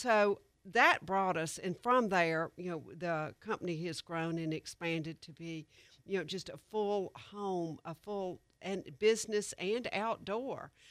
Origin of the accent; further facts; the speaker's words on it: Mobile, Alabama, United States; I grew up in Mobile and have lived in the Southeast all my life